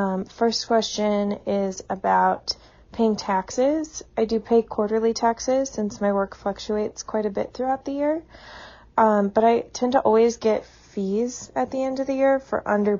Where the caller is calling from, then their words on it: Denver, Colorado, United States; Hey, How to Money. I'm calling from Denver, Colorado